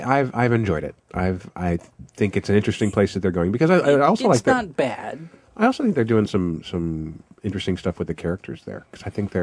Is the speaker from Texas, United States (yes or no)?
no; Wichita, Kansas, United States; I'm from Wichita.